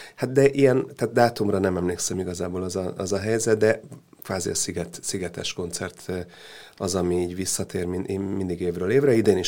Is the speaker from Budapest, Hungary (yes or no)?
yes; Budapest, Hungary; mi nem vagyunk ugye balkáni zenekar, mi magunk Budapestről vagyunk